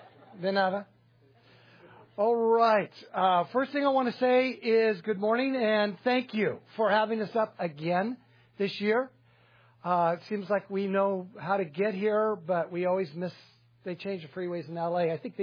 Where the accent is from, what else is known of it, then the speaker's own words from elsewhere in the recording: Whittier, California, United States; born there; I was born in Whittier, California, in the LA area.